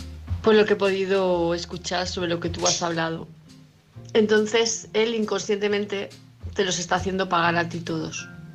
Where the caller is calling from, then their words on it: Palma de Mallorca, Balearic Islands, Spain; de Palma de Mallorca